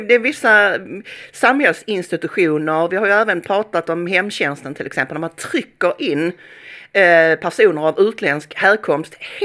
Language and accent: Swedish; Sweden; när folk förklarar för sig att vi är svenskar